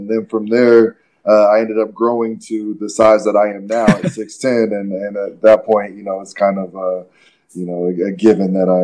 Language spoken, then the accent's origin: English; Japan; No, I'm not Japanese at all.